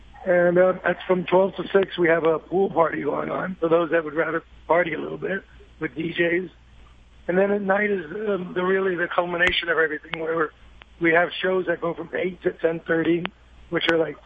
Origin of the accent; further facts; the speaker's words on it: New York City, New York, United States; Being born and raised in Brooklyn in New York, I just wanted to be a New Yorker, or I just wanted to be Americanized.